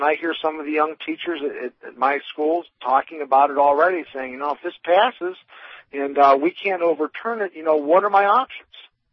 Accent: Pennsylvania, United States; You know, I'm originally from Pennsylvania. My parents still live there

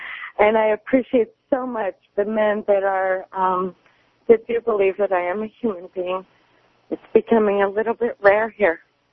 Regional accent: United States; But this is not the way that I was raised and what I was taught to believe as an American woman.

